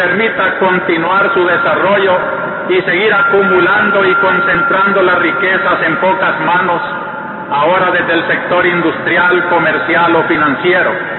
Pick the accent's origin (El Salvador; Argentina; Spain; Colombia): El Salvador; Como pastor y como ciudadano salvadoreño